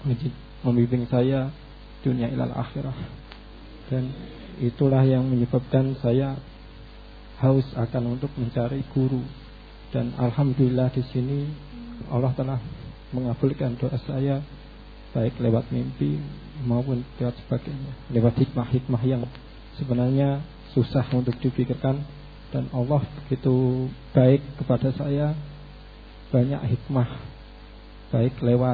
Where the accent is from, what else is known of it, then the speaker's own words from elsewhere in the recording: Rembang, Central Java, Indonesia; Saya asli dari Rembang. Sekarang saya kuliah di UMS Bodomsri di Gonilan.